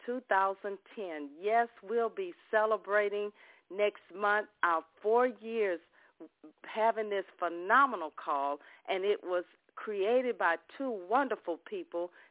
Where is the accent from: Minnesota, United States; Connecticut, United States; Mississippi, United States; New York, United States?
Mississippi, United States; Ocean Springs; from Ocean Springs, Mississippi.